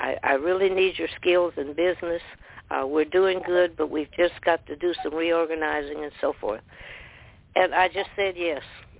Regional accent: Arkansas, United States; now in Washington State, United States; We both came to Washington State in 1946. He came from Louisiana, I came from Arkansas.

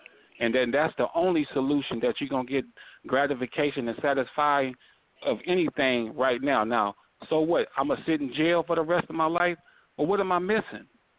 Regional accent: Los Angeles, California, United States; But I grew up out here in Los Angeles back in the late 60s, early 70s, and the killing never stopped.

